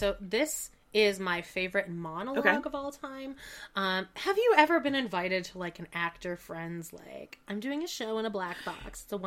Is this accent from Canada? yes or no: yes; Canada; I am Canadian